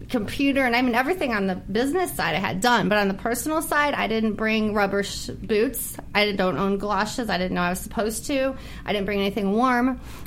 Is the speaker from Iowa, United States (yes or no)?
no; Hollywood, California, United States; from Hollywood.